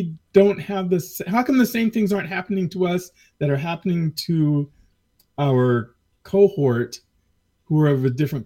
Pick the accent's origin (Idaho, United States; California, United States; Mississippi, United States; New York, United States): California, United States; Placentia; I didn't grow up in the South. I didn't grow up in the Midwest. Mm-hmm. I grew up in Placentia, California, where we're surrounded by migrant workers.